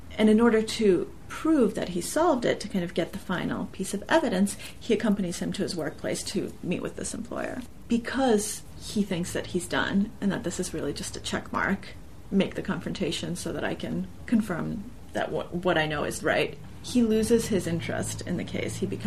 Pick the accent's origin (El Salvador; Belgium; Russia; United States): Russia; English is a second language; So even though I've been talking about, you know, being born in Russia, my parents being Russian, growing up in Russia, it's very easy to compartmentalize and to keep those facts separate